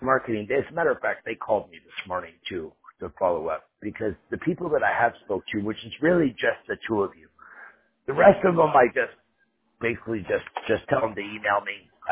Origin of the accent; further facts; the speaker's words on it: Torrance, California, United States; I grew up in Torrance.